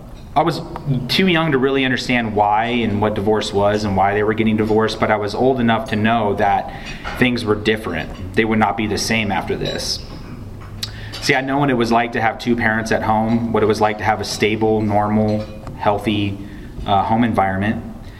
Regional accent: Houston, Texas, United States; also born or lived in San Antonio; I was born in San Antonio, Texas in 1986. My family and I lived there for about 3 years when we moved to Houston. I was very young when I moved here

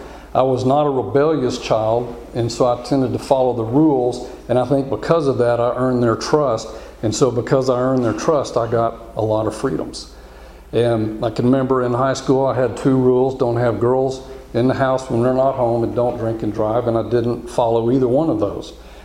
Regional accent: Houston, Texas, United States; So I'm an only child, born and raised in Texas. I've been in Houston since fifth grade, 1970.

